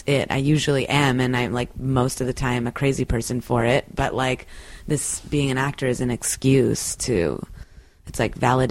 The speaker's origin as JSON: {"language": "English", "town": "Palo Alto", "region": "California", "country": "United States", "tie": "born or raised there", "said": "Mostly in Palo Alto in Northern California."}